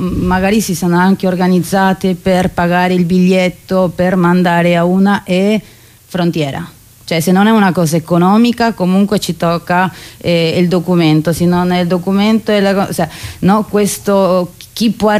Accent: Peru; io peruviana ne ho trovato una che era sempre immigrante degli Stati Uniti

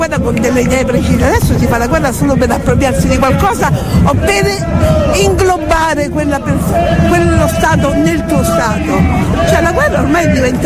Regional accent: Iraq; Io vengo dall'Iraq, ti assicuro, la guerra non è mai umanitaria, mai.

